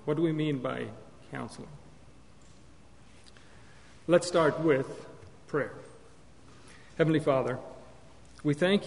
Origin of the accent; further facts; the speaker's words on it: Alberta, Canada; I was born in Alberta, Canada. That's the southern part of Alberta. And I actually grew up I was born and raised in a Hutterite colony. In my late teens, at 19, I left the Hutterite colony